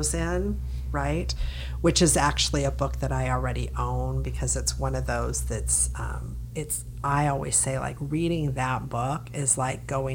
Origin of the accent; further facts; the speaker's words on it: Berkeley, California, United States; I'm from Berkeley, California, and she got her start in Berkeley, California, Chez Panisse.